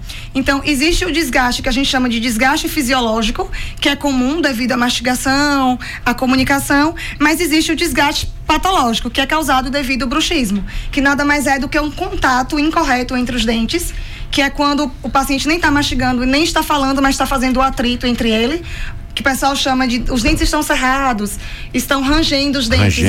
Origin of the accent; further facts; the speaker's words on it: Valente, Bahia, Brazil; now in Vitória da Conquista, Brazil; eu já tinha um consultório lá na minha cidade. A cidade de Valente fica ali na região centro-norte da Bahia, na região próxima de Feira de Santana.